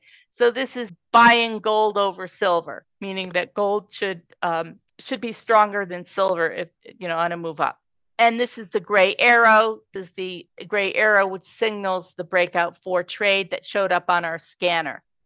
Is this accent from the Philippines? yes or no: no; Canada; as a Canadian, you can get TradeStation.